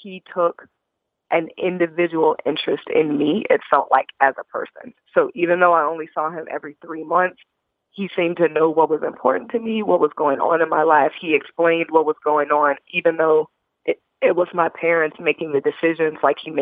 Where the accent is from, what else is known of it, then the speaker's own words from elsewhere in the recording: Indianapolis, Indiana, United States; So I was a young Black girl growing up in Indianapolis, Indiana. I didn't have doctors in my family.